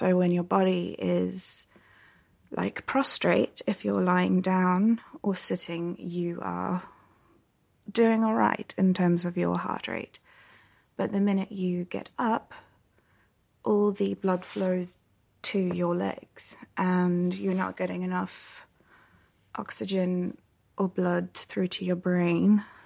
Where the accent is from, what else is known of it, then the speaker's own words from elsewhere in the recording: South Africa; I am from South Africa and I am a nanny